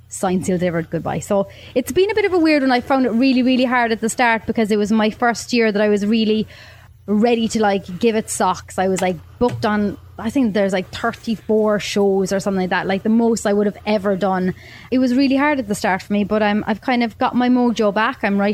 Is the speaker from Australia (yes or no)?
no; Ireland; Like I was delighted, obviously, that it was Dermot with us both being Irish